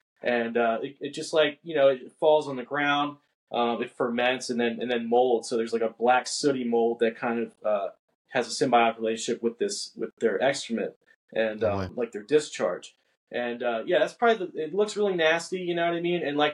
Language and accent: English; Pennsylvania, United States; Yeah. Lancaster County, born and raised. Yeah.